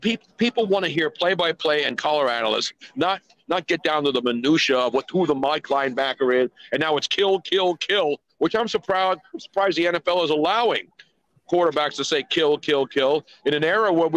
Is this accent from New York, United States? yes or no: no; Philadelphia, Pennsylvania, United States; I grew up in Philly in the 60s and 70s through some of the bad times, some of the great times.